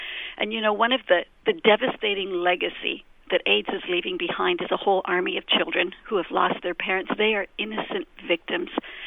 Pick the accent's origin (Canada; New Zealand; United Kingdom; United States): Canada; I'm a Canadian girl.